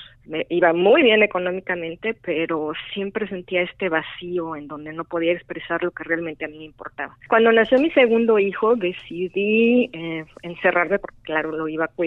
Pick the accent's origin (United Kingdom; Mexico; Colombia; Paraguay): Mexico; Mexico City; born there; yo nací en la Ciudad de México.